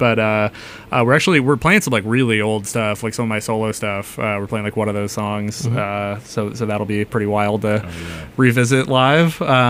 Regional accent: Avon, Massachusetts, United States; Massachusetts. I'm from Avon.

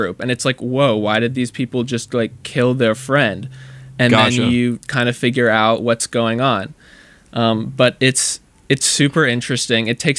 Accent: Cleveland, Ohio, United States; I'm a junior from Ohio, unfortunately.

